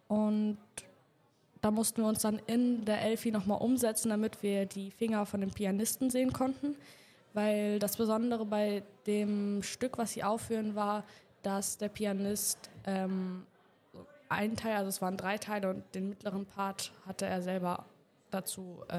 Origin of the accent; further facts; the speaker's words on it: Hamburg, Germany; und ich komme aus Hamburg, also.